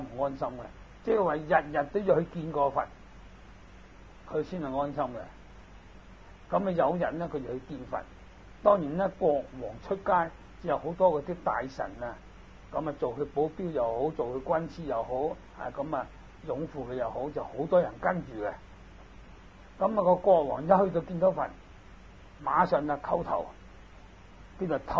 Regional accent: Hong Kong; 打仗以前我记得我都系香港人

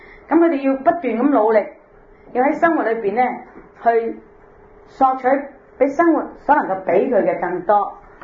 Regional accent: Hong Kong; 我哋香港人

